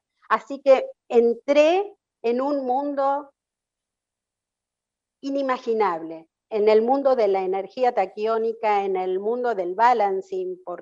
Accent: Buenos Aires, Argentina; Nací en Buenos Aires, vivo en Capital Federal toda la vida, en Argentina.

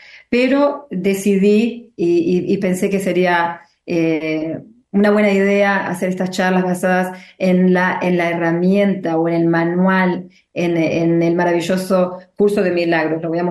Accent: Uruguay; now in Sydney, Australia; soy uruguaya, pero vivo en Australia hace más de 40 años.

